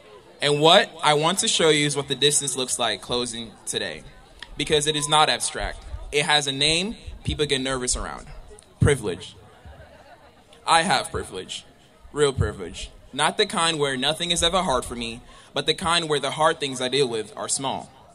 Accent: Tanzania; born there; I was born in Tanzania.

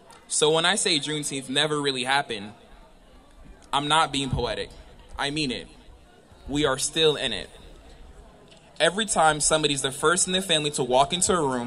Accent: Tanzania; born there; I was born in Tanzania.

